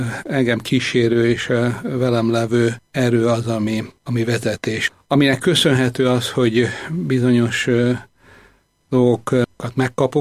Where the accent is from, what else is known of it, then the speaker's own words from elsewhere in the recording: Balatonfűzfő, Veszprém County, Hungary; Vagy amikor 14 évesen gimnáziumba készültem, akkor sokat hecceltek, csúfoltak a volt osztálytársaim, otthon Balatonfűszön